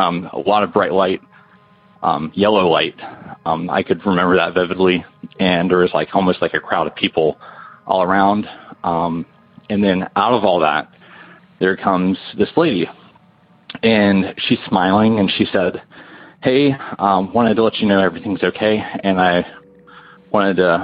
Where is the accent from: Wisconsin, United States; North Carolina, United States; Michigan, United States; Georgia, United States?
North Carolina, United States; I'm from North Carolina, and my story deals with me being a hospice volunteer.